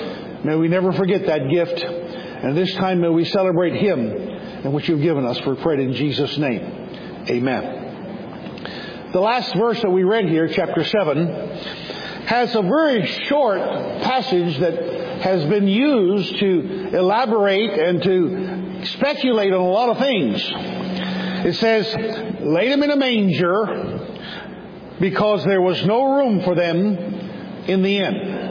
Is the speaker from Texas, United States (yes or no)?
yes; Temple, Texas, United States; born there; Now, I was born in Temple, Texas, about 2.5 hours south of here.